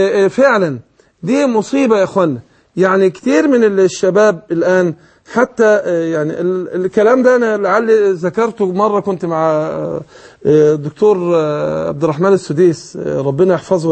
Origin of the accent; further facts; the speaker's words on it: Egypt; يعني ده معلش بالصلاح عندنا في مصر ان هو بيعجن في الايه في القراية